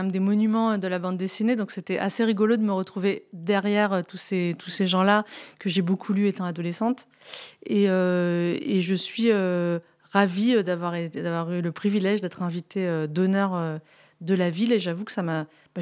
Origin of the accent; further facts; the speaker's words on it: France; en tant que Française, c'est toujours